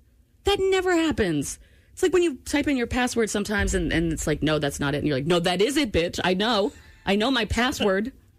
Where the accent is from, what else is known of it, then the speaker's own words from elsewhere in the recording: Maine, United States; also born or lived in Washington; I'm from Maine.